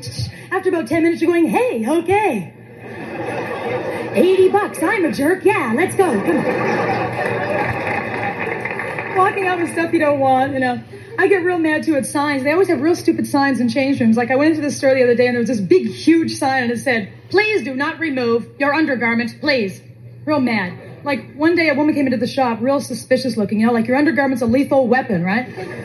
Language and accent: English; Canada; I'm Canadian, first of all.